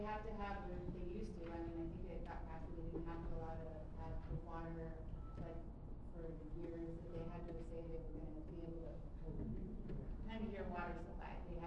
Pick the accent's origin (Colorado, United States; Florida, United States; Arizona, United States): Arizona, United States; Phoenix; I grew up here in South Phoenix, but I've been in the DC area for a good chunk of my life.